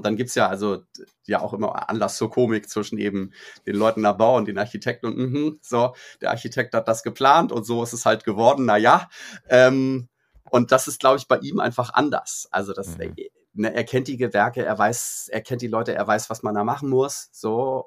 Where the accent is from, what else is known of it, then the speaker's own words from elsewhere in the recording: Bad Schwartau, Schleswig-Holstein, Germany; also born or lived in Hamburg / Reinbek; ich bin in Hamburg geboren und habe da aber nur die ersten paar Jahre gelebt. Bin dann mit meinen Eltern nach Rheinbeck in einen Vorort von Hamburg gezogen. Und dann mit meiner Mutter nach Bad Schwartau. Das ist halt so eine 23.000 Einwohner Kleinstadt in Schleswig-Holstein. Nachbarstadt zu Lübeck.